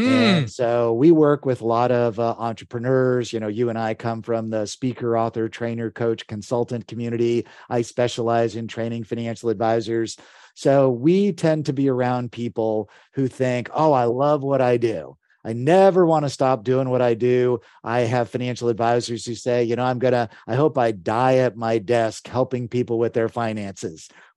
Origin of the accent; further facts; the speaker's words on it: United States; born there; Well, a short story is I grew up on Air Force bases. I'm a military brat. I'm first generation born in America.